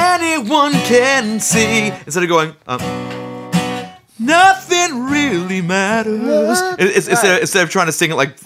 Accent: New York, United States; the folks at the St. George Theater for giving me this opportunity to play a set like this in my hometown.

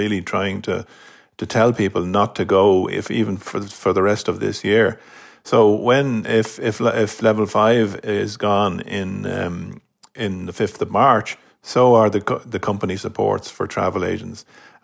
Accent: Ireland; And, you know, we are the ones, we're the Irish SME, small business person.

